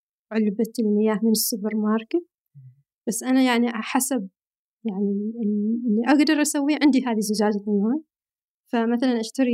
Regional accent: Al Batinah North, Oman; now in Riyadh, Saudi Arabia; أنا من الشمال، من شمال عمان. تعرف صحار؟

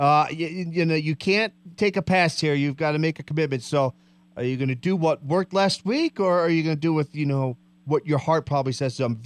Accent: New Jersey, United States; you know I'm from Jersey.

